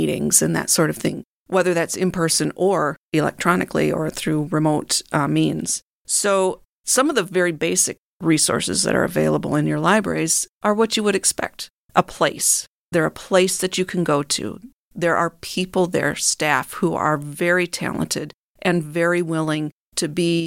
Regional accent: Port Huron, Michigan, United States; I grew up in Port Huron. I went to Port Huron schools. I went to Port Huron Northern. This is my home

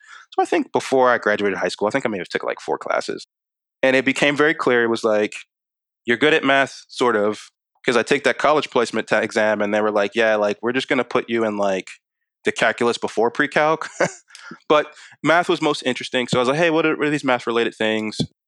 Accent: Maryland, United States; I narrowed out Morgan because I grew up in Baltimore County, felt like it was way too close to home.

